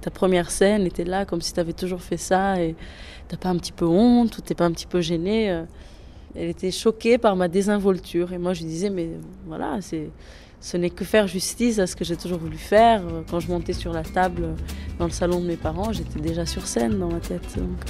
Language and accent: French; Santiago, Cape Verde; je viens de l'île de Santiago, je me sens profondément Badia. Badia, c'est la femme de Santiago. Mais mon père vient de Mindelo, l'île de San Vicente